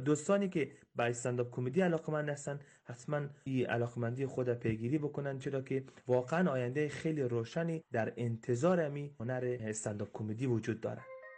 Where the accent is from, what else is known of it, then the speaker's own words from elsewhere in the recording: Iran; من چون در ایران به دنیا آمدم و اینجا کلان شدم، فعلا برنامه ممی است که همینجا فعالیت بکنم